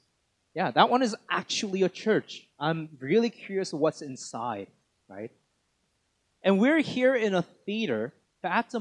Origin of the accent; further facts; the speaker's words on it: Burnaby, British Columbia, Canada; I grew up in Burnaby, went to Burnaby South Secondary, and then I also had friends around here, around Fraser Heights, Guilford area, because my first Korean church was Gwangnim.